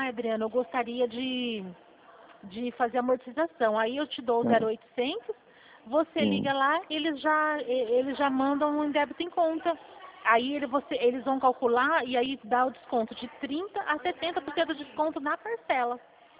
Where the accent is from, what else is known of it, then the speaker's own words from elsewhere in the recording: São Paulo, Brazil; Eu sou do estado de São Paulo, regional de Presidente Prudente.